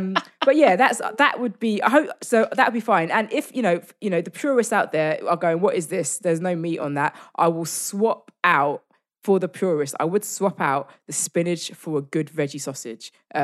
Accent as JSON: {"language": "English", "country": "India", "said": "Particularly being Indian, I mean, you go to an Indian restaurant, the meat is... second, it's not the star of the show ever."}